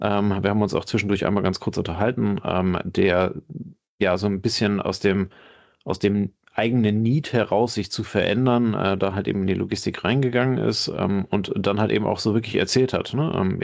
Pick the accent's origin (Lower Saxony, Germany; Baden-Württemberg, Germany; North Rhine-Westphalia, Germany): North Rhine-Westphalia, Germany; ich komme aus der Nähe von Düsseldorf.